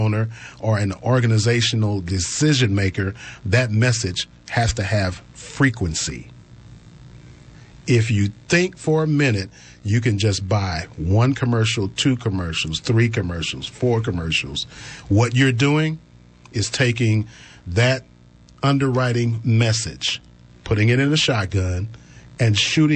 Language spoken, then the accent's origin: English; St. Louis, Missouri, United States; My hometown of St. Louis doesn't even rival Winston-Salem.